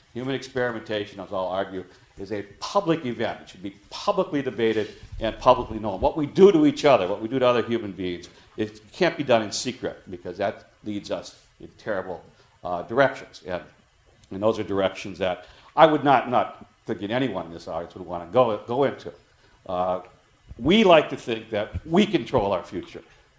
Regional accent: United States; we being the average people growing up in the United States, we were very naive about where the future of science was going in the 60s and 70s.

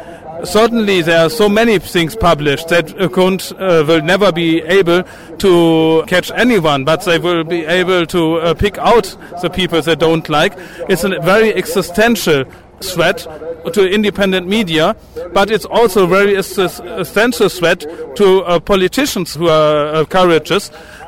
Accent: Germany; We're from Germany.

